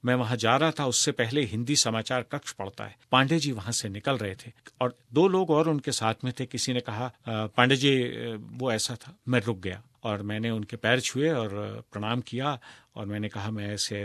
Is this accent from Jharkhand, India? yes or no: no; Lucknow, Uttar Pradesh, India; क्योंकि मैं लखनऊ में पैदा हुआ हूँ, बड़ा हुआ हूँ, तो खड़ी बोली का उच्चारण और हिंदुस्तानी बोलने का एक जो तरीका वहाँ था